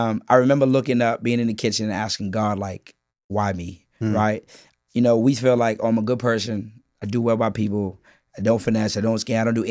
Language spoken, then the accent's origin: English; Boston, Massachusetts, United States; And Atlanta was open, but I was from Boston.